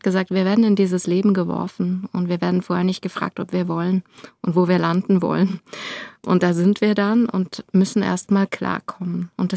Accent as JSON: {"language": "German", "region": "Hesse", "country": "Germany", "tie": "born or raised there", "said": "Und ich bin froh, dass ich aufgewachsen bin, wo ich aufgewachsen bin, über die Möglichkeiten, die ich hatte in Nordhessen."}